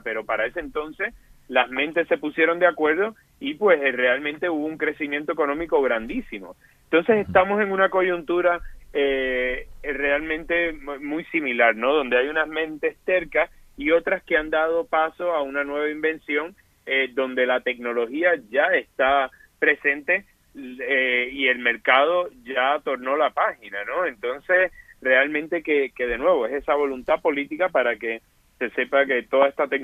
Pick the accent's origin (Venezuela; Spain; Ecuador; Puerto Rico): Puerto Rico; yo soy de Puerto Rico, el huracán María